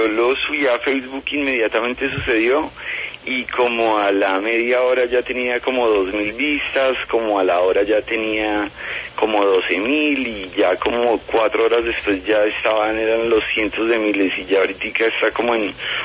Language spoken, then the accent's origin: Spanish; Bogotá, Colombia; que nos dice eso a nosotros como bogotanos